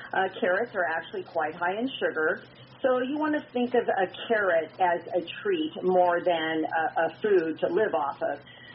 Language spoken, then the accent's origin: English; Palo Alto, California, United States; when I grew up in Palo Alto in the 60s, we did keep a rabbit outdoors